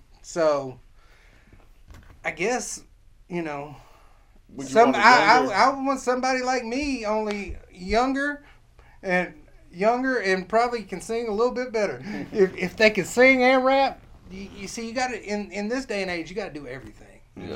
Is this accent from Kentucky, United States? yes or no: yes; Kentucky, United States; I'm from Kentucky, so I like the beats I like making are like really trapped out bluegrass music.